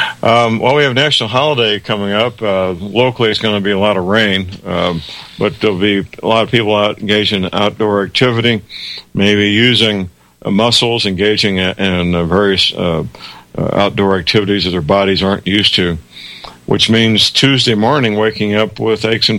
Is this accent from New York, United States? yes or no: no; St. Louis, Missouri, United States; living and working in my hometown of St. Louis, Missouri.